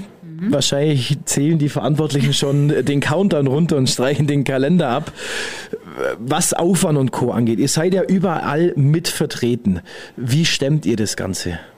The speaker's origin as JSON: {"language": "German", "region": "Bavaria", "country": "Germany", "lives_now": "Ulm, Germany", "said": "Ich bin ja leider kein Ulmer, ich bin ja aus dem Günzburger Bereich, aber habe jetzt auch Ulm schätzen und lieben gelernt"}